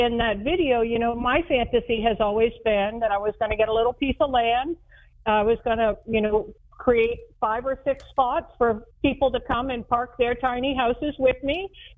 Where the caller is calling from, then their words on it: Pensacola, Florida, United States; I am in Pensacola, Florida today, up in the panhandle, right on the border.